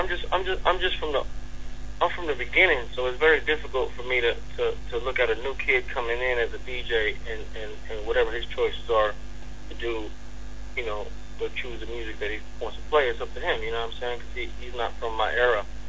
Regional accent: West Coast, United States; We're from the West Coast, you know what I mean?

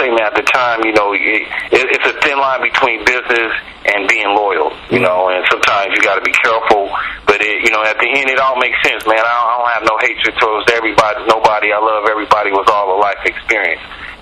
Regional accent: West Coast, United States; born there; I've been on the West Coast. I was born on the West Coast.

